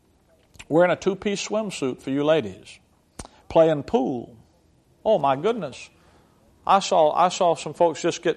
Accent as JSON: {"language": "English", "region": "Alabama", "country": "United States", "tie": "born or raised there", "moved": "as an adult", "said": "Down south, where I was raised, I mean, when I moved up to the Midwest, in 1979, I moved from Alabama to Chicago, Illinois."}